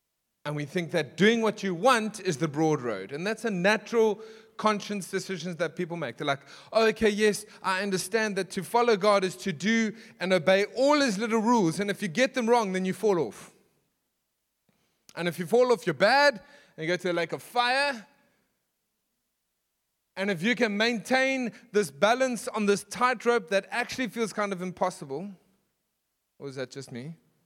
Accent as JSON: {"language": "English", "town": "Nelspruit", "region": "Mpumalanga", "country": "South Africa", "tie": "born or raised there", "said": "I grew up with surf stories my whole life, but I was stuck inland. It's like born to be a surfer, but stuck inland."}